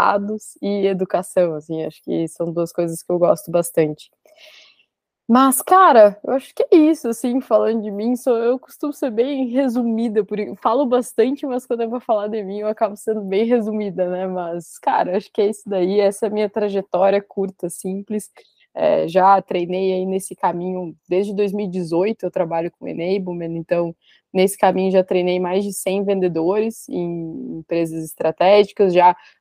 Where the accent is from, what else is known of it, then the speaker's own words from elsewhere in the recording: Porto Alegre, Rio Grande do Sul, Brazil; now in Florianópolis, Brazil; eu sou natural de Porto Alegre, mas moro em Floripa há 8 anos já. Já tenho um filho aqui, né, de 3 aninhos, bem manezinho. Então, tá, né, já estou bem ambientalizada por aqui pela ilha.